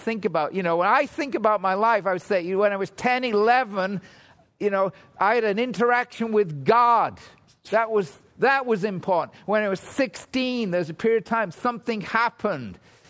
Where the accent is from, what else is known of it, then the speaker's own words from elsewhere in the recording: England, United Kingdom; moved away; I left England. That was my first time to leave my home country. First time outside of England.